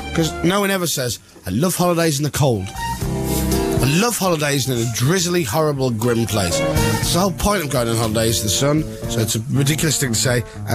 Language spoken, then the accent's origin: English; Cleethorpes, Yorkshire and the Humber, United Kingdom; I'm 21 from Cleethorpes, and I'm a fireman in the Navy.